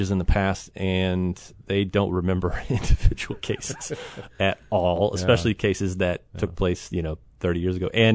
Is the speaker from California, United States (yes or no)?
no; Urbana, Illinois, United States; born there; I was actually born at Carl Hospital.